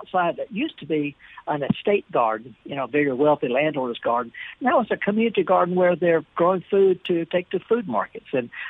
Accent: North West England, United Kingdom; I'm from Lancashire. That's right, northern England.

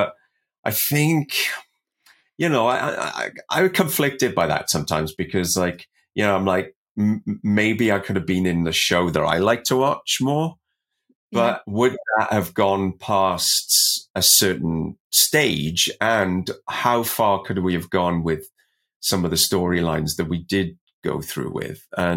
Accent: Wales, United Kingdom; now in Canada; you know, I'm Welsh and I came over here, but I was very aware of what, you know, Canadian scene was

